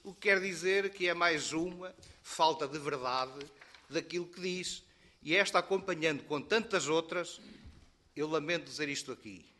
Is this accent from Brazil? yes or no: no; Portugal; sou português de primeira, sou português de terceira.